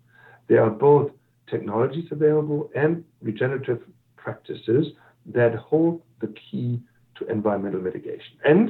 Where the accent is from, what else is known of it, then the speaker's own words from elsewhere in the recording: Germany; moved away; I'm originally from Germany, and a couple of years ago, I witnessed millions of people streaming into that country